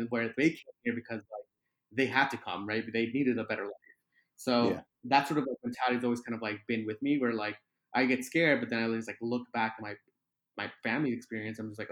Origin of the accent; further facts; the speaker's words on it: Long Island, New York, United States; so I grew up in New York, so Long Island.